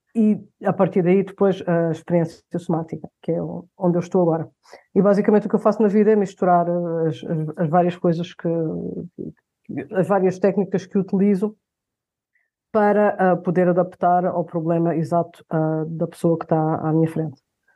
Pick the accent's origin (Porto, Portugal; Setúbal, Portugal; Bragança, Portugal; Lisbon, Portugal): Lisbon, Portugal; Carnaxide; moved away; also born or lived in Ericeira / Brussels; E cresci em Carnaxide, não sei se conheces.